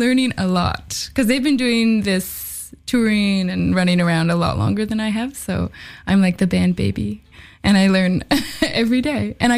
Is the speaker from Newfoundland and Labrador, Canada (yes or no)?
yes; Newfoundland and Labrador, Canada; now in Toronto, Canada; And I live in Toronto, but I'm from Newfoundland and I've known them all for years.